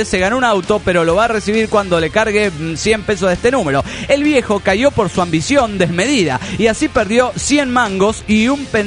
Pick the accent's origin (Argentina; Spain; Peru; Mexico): Argentina; Patagonia; de la Patagonia, argentino.